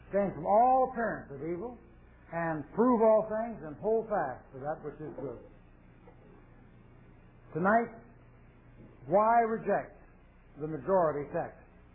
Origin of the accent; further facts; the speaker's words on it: Berea, Ohio, United States; also born or lived in Elyria, United States; I was born in Elyria, Ohio, and I moved when I was in the first grade to Berea, Ohio, so I am a Berean.